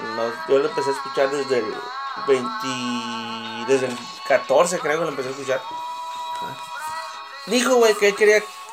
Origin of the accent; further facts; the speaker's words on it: Tijuana, Baja California, Mexico; Yo crecí en Tijuana, güey.